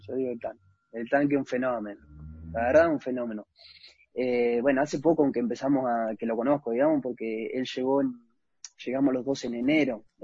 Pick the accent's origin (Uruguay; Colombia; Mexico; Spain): Uruguay; Pero viste, como todo uruguayo se la rebusca y hace hasta lo imposible para conseguir un kilo de yerba.